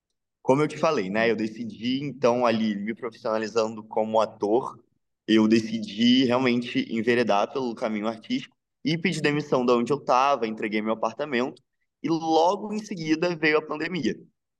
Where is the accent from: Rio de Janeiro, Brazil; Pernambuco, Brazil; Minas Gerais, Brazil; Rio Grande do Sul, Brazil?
Rio de Janeiro, Brazil; moved away as an adult; now in São Paulo, Brazil; porque eu sou do Rio de Janeiro, e aí eu moro em São Paulo, estou há 3 anos e meio